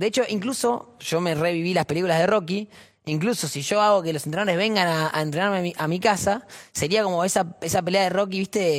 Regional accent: Argentina; yo soy muy argentino y muy fanático de lo nuestro

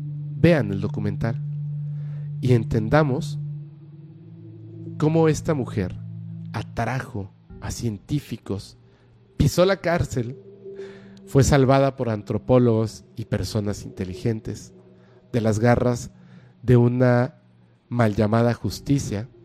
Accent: Tepoztlán, Morelos, Mexico; deberías de visitar mi pueblo Tepoztlán

